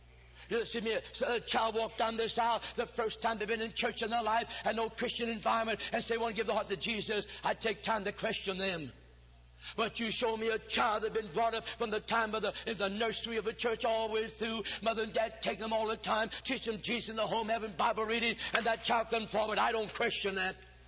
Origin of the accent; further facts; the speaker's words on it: East St. Louis, Illinois, United States; See, I was brought up in East St. Louis, Illinois.